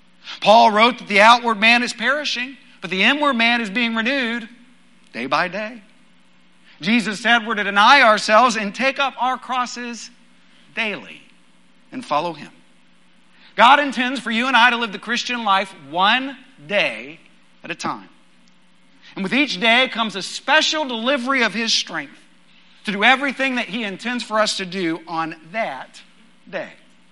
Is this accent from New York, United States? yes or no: no; Texas, United States; And I grew up in West Texas, and no doubt, I'm not joking, there was a guy I knew who called his girlfriend my little supreme burrito.